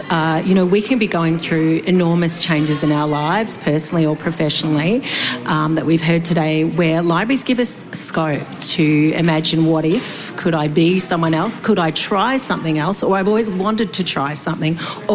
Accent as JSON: {"language": "English", "town": "Mortlake", "region": "Victoria", "country": "Australia", "tie": "born there", "said": "I was born in Mortlake, and Warrnambool was my first library."}